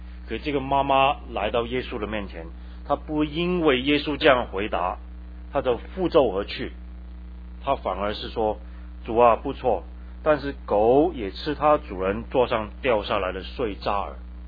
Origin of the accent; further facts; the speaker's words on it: China; 再想一想，我们中国人在美国这个排华法案，我不晓得各位还记不记得这个事情。